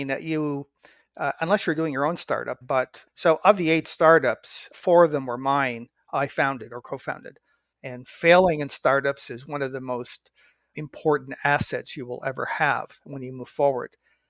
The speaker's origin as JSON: {"language": "English", "country": "Canada", "tie": "born or raised there", "moved": "as an adult", "lives_now": "United States", "said": "I grew up in Canada, and that's where I took my undergraduate degrees in engineering."}